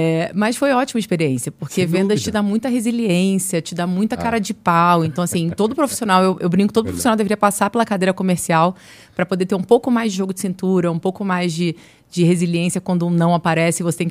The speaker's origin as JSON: {"language": "Portuguese", "region": "Rio de Janeiro", "country": "Brazil", "moved": "as an adult", "lives_now": "São Paulo, Brazil", "said": "O sotaque não mente, né? Eu sou do Rio mesmo, mas eu tô no momento do limbo. Sabe o limbo? Que eu não sou nem carioca, nem, não tenho nem sotaque do Rio, nem sotaque de São Paulo."}